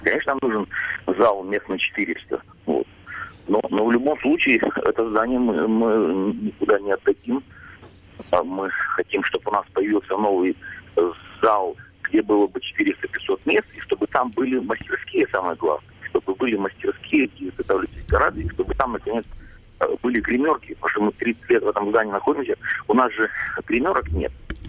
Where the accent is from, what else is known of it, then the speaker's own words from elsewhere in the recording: Perm, Perm Krai, Russia; через две недели у меня такая тоска по Перми. Поэтому я пермяк